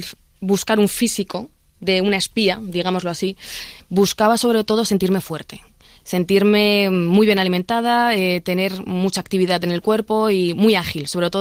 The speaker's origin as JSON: {"language": "Spanish", "town": "Madrid", "region": "Community of Madrid", "country": "Spain", "tie": "born there", "said": "soy una mujer española, he nacido en La Paz, en Madrid, mis padres se conocieron aquí en España por separado, pero agradezco mucho tener esta doble cultura"}